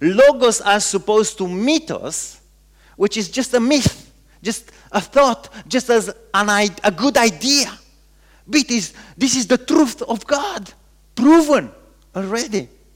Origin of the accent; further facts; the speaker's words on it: Romania; English is a second language; moved away as an adult; I said, I'm from Romania.